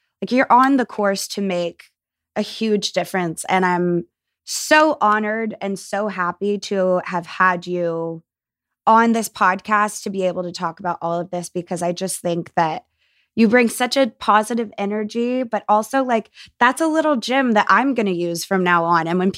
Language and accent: English; the South, United States; as a kid growing up in the South